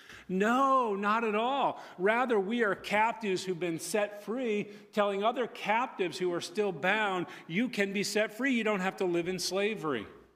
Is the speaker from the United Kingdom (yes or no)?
no; Connecticut, United States; now in Lancaster County, United States; not to rank on Lancaster County, but I grew up in Connecticut, where no one calls themselves a Christian unless they really are. Since I've lived here for the last 11 years